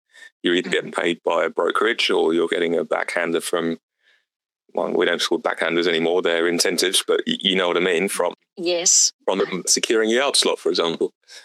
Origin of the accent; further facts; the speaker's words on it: United Kingdom; And now here I am back in my hometown in the UK, spending quite a lot of time in the Barber as well.